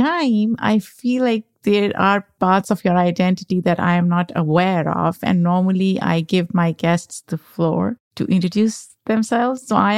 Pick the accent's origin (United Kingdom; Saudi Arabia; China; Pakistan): Pakistan; as I was growing up in Pakistan.